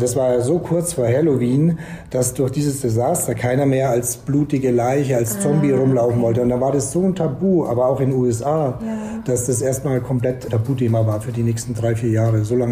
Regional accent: Bad Tölz, Bavaria, Germany; Mein Papa, wir sind Amerikaner, meine Mama ist Deutsch. Ich bin in Bad Tölz aufgewachsen, bei der Kaserne.

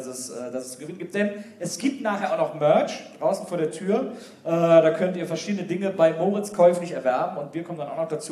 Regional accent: Wesseling, North Rhine-Westphalia, Germany; ich bin ja hier in Wesseling aufgewachsen

